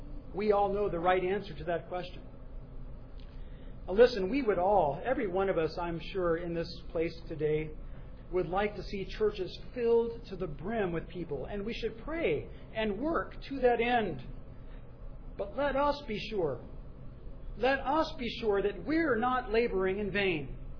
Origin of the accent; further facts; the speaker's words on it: United States; as an American living here in America.